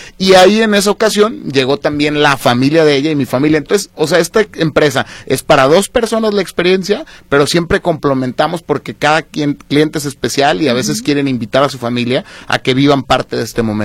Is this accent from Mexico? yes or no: yes; Mexico; cómo somos los mexicanos que podemos dar un gran servicio lleno de amor y de pasión.